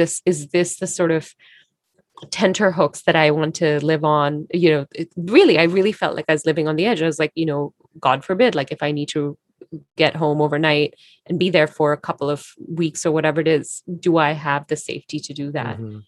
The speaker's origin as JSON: {"language": "English", "country": "Singapore", "said": "my invisible identity of being Singaporean is such an important part of whom I identify as"}